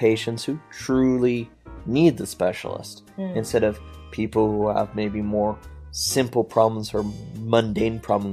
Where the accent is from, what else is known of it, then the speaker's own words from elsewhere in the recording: United States; And I as an American, is like, ah.